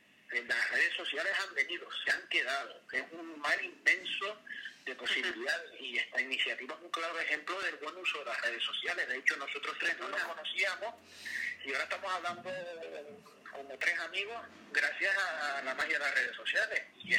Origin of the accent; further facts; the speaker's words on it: Canary Islands, Spain; born there; es un nombre hindú, mi padre son hindúes, yo nací en Tenerife